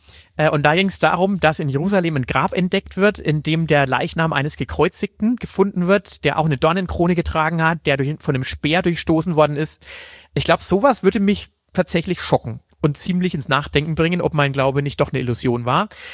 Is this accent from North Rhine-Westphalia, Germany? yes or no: no; Hof, Bavaria, Germany; weil in Hof, wo ich herkomme, kann man das nicht operieren